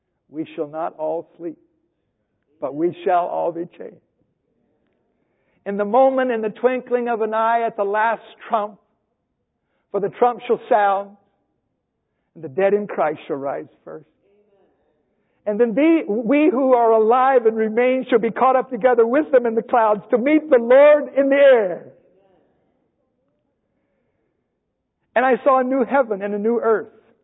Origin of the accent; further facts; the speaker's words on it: Lincoln, Nebraska, United States; born there; It says I was born on September 16, 1940 in Lincoln, Nebraska.